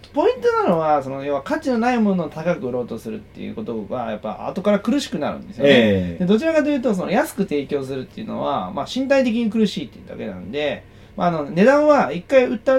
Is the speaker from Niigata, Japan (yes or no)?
yes; Shirone, Niigata, Japan; もう僕の生まれ育った新潟県白根市は軽く救えますね